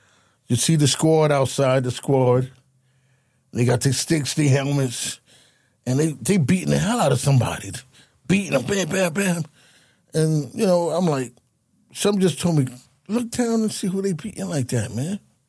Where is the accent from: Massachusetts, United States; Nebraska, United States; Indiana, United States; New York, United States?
New York, United States; Brooklyn; I grew up in Brownsville, in Brooklyn.